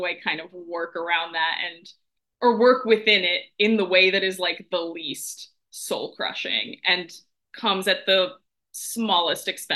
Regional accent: New York, United States; moved away; growing up in New York, especially since I've left

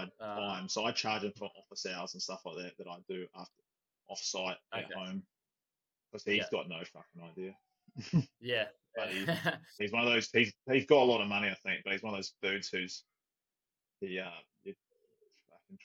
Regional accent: Tauranga, Bay of Plenty, New Zealand; also born or lived in Auckland; I came back to Tauranga from Auckland after being a foreman up there for 8 years. Brought the kids back to Tauranga and different town for where I grew up. I grew up down here.

